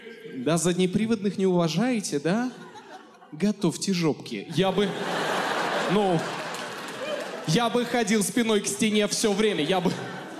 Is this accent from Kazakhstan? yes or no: yes; Kazakhstan; Я вообще из Казахстана, и у меня была история в Казахстане